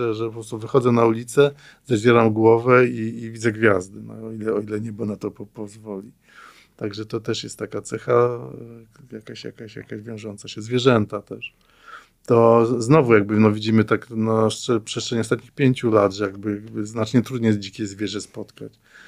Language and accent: Polish; Gdańsk, Pomeranian Voivodeship, Poland; ja się jestem gdańszczaninem od urodzenia, natomiast w młodości się dziwiłem, co ludzie widzą w morzu.